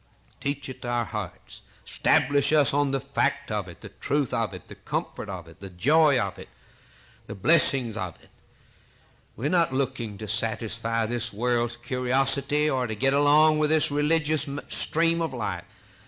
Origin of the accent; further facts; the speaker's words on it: Fairfield, Alabama, United States; born there; When I was born in 1926 in Fairfield, Alabama, I didn't come from anywhere.